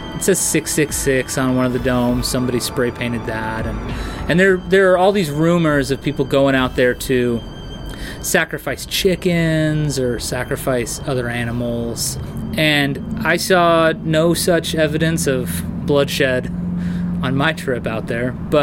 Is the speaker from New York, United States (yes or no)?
no; Coolidge, Arizona, United States; So I grew up in Coolidge, which is a neighboring town, and it's close enough, you know.